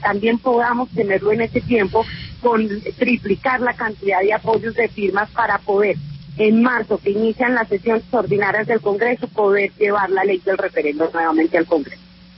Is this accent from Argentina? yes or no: no; Colombia